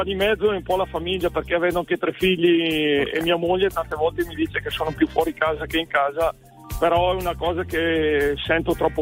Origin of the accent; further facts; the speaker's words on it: Casazza, Lombardy, Italy; Sono dalla provincia di Bergamo, di Casazza, in Val Cavallina, una valle molto bella